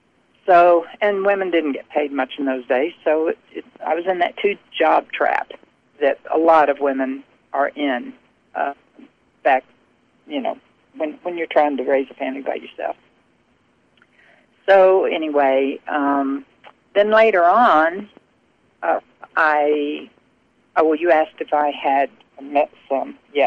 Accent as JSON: {"language": "English", "town": "Oklahoma City", "region": "Oklahoma", "country": "United States", "tie": "born or raised there", "also_born_or_lived": "Florida", "said": "I went back to my hometown of Oklahoma City. We lived in Florida at the time. Went back to Oklahoma City"}